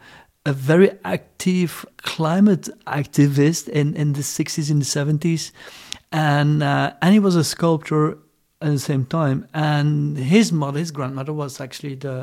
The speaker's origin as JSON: {"language": "English", "town": "Brussels", "region": "Brussels-Capital Region", "country": "Belgium", "tie": "born or raised there", "also_born_or_lived": "Ghent", "said": "So I born in Ghent, and I grew up in more at the countryside, at the coast, and then in Brussels. Mm-hmm. Then we moved to Brussels."}